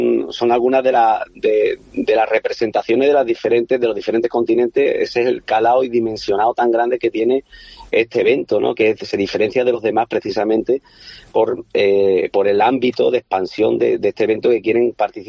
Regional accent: Almendralejo, Extremadura, Spain; Somos embajadores de Almendralejo y por lo tanto el pabellón de nuestra ciudad lo queremos dejar bien alto.

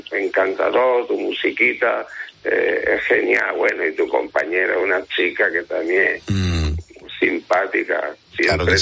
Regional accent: Seville, Andalusia, Spain; moved away as an adult; Yo no soy de nacimiento, yo soy sevillano, ¿no? De cama. Pero que todo. Sí, pero llevo aquí ya muchos años, llevo 25 para 26 años.

